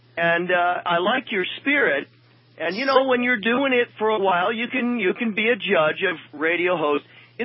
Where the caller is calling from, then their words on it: New York, United States; I'm calling from upstate New York